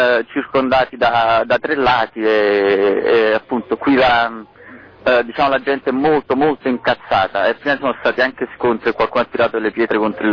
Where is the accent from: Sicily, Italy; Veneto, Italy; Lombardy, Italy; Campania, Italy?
Campania, Italy; Naples; sono di Napoli